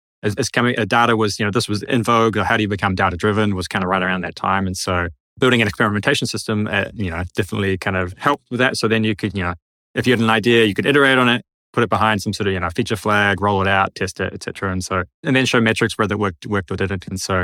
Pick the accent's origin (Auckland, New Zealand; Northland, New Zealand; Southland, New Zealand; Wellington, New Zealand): Wellington, New Zealand; moved away as an adult; So I did my undergrad in New Zealand. So I grew up in Wellington.